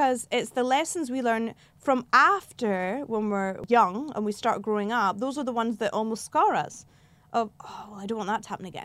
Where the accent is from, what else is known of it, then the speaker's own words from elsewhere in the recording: Killearn, Scotland, United Kingdom; Well, I'm a girl from Scotland in a random village called Killearn.